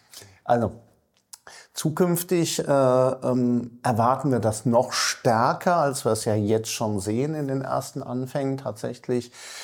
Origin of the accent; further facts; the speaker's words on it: Karlsruhe, Baden-Württemberg, Germany; now in Cologne, Germany; Ich bin ja selber auch nur Immi, wie der Kölner sagt. Bin aus Karlsruhe hier vor vielen, vielen Jahren hergezogen